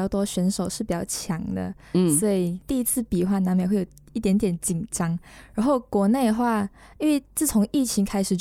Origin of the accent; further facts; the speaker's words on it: Kuching, Sarawak, Malaysia; 我是来自马来西亚沙拉越古晋的 … ，然后我今年17岁。